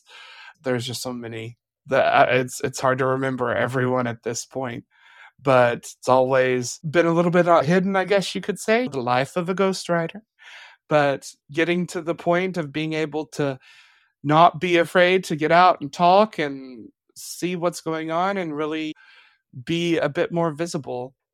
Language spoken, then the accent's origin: English; Lubbock, Texas, United States; So I grew up in Lubbock, Texas. Texas Panhandle, great town.